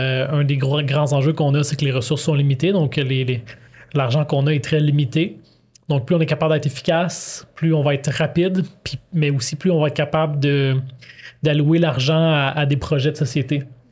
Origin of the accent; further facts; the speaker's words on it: Laval, Quebec, Canada; qu'est-ce qui se passe chez moi au Canada, au Québec, à Laval